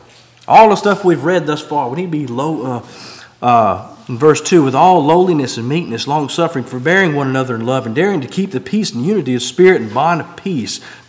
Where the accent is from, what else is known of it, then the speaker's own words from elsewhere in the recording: Southern United States, United States; accent: Southern; some people from up north, as soon as I open my mouth, they identify me as a Southerner.